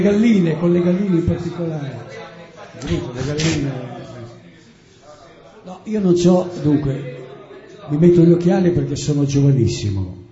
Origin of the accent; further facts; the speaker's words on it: Forlì, Emilia-Romagna, Italy; Allora, vengo da Forlì, però preferivo venire da un universo parallelo.